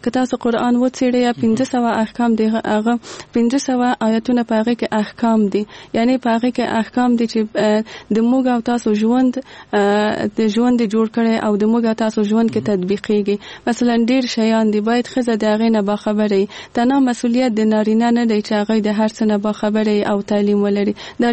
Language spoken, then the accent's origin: Pashto; Kabul, Afghanistan; زه په کابل کې زیږېدلی یم او دلته مې ژوند کړی.